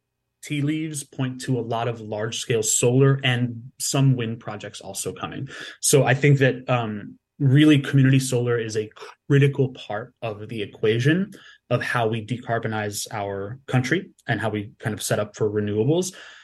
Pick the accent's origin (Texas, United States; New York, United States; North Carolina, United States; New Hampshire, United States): New York, United States; New York City; I'm born and raised in New York City, so my version of like that visual pollution was just noise pollution.